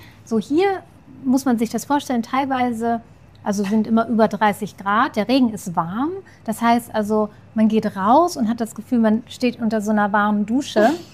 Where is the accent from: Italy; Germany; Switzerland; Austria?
Italy; Für mich als Italienerin natürlich